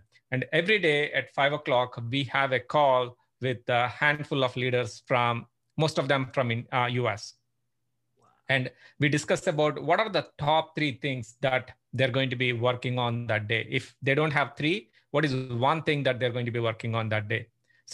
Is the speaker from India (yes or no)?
yes; India; moved away as an adult; now in Pittsburgh, United States; Okay, I'm from Pittsburgh, Pennsylvania. Been living in US for the last 16 years. Originally from India